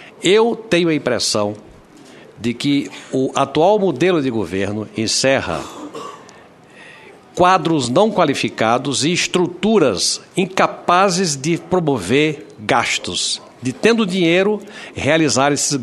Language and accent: Portuguese; Brazil; O meu medo, e digo isso como brasileiro, é que nós tenhamos um problema de DNA.